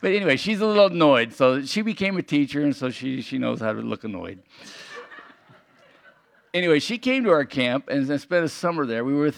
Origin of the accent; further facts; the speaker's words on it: Wyoming, United States; I know, because I'm from Wyoming, which is just a little further that way, and that's really nowhere.